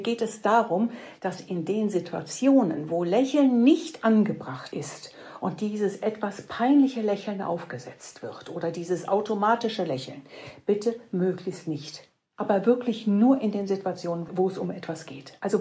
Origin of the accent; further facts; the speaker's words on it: Rhineland, Germany; Ich komme aus dem Rheinland, ja.